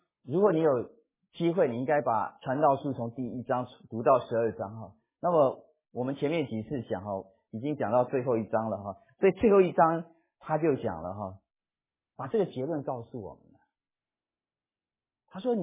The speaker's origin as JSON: {"language": "Chinese", "country": "China", "said": "可是对我们中国人来讲，我们一点都没有问题，因为我们中国人讲中庸之道"}